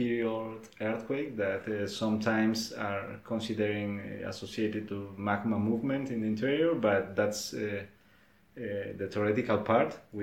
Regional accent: Colombia; I'm coming from Colombia.

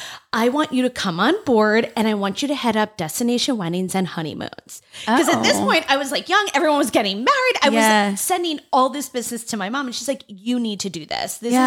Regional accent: New York, United States; Now, when I was a kid, though, we're from New York.

